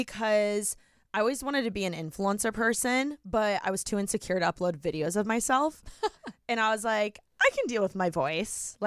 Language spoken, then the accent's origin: English; Indiana, United States; now in Los Angeles, United States; moving out to LA, I'm from Indiana.